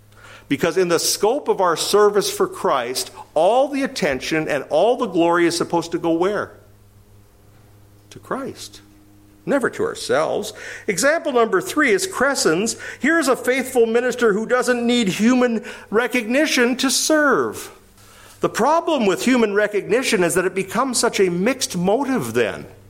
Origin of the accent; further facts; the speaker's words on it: Winnipeg, Manitoba, Canada; I grew up in Winnipeg. There used to be a store called Kresge's.